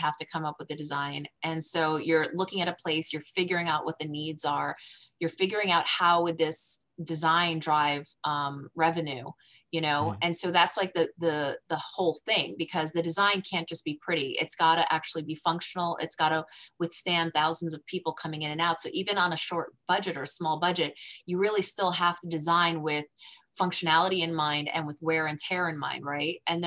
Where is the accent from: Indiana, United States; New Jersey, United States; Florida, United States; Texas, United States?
New Jersey, United States; I'm from New Jersey, metropolitan area.